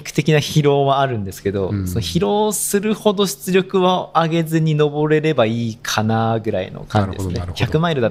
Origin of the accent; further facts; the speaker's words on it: Hiroshima, Japan; もともと広島ですね。広島生まれで